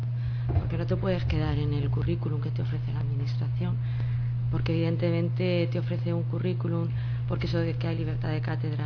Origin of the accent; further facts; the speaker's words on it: Alcázar de San Juan, Castilla-La Mancha, Spain; born there; now in Cuenca, Spain; Yo he vivido durante unos años en la provincia de Ciudad Real, Ciudad Real capital, he vivido en Alcázar, que es donde yo nací, estoy viviendo ahora en Cuenca, no sé dónde voy a terminar viviendo